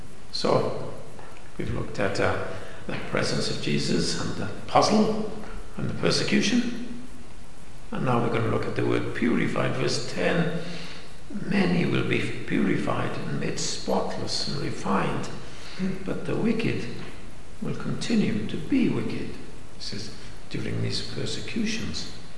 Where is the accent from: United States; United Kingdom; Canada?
United Kingdom; Pontypridd, Wales; I was brought up in Pontypridd, they've got massive slag heaps there. And as you know, we get plenty of rain in Wales.